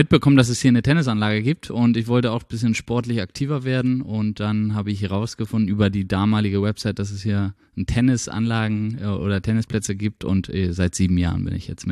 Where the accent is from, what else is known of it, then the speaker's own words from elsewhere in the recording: Nordhof, Schleswig-Holstein, Germany; Aus Nordhof. Ich weiß nicht, ob das hier jemand kennt. Als Nordhofer muss man immer sagen, das ist der geografische Mittelpunkt von Schleswig-Holstein.